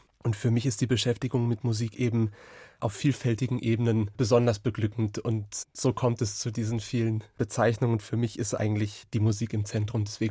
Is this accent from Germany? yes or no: yes; Mülheim an der Ruhr, North Rhine-Westphalia, Germany; Also ich bin in Mülheim an der Ruhr geboren und aufgewachsen und das Heimatorchester waren dann